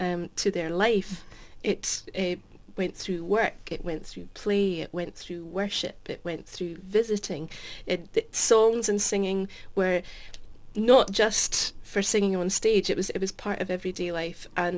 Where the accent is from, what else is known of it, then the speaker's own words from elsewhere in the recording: Glasgow, Scotland, United Kingdom; I was born and brought up in Glasgow, in what was and is a very strong and Gaelic-speaking Highland and Island community.